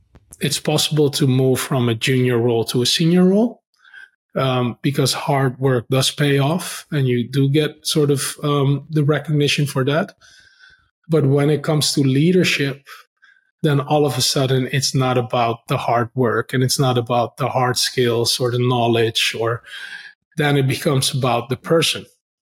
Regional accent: Netherlands; also born or lived in Suriname; now in Singapore; Grew up in the Netherlands since I was two, and somehow ended up in banking, and then spent 10 years in Amsterdam in banking. Then I moved to Singapore

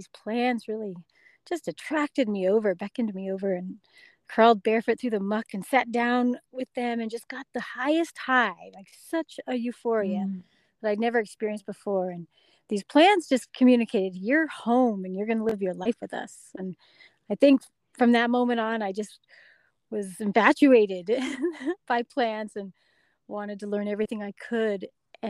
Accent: Durango, Colorado, United States; Well, I grew up here in the Durango area, well, in Durango.

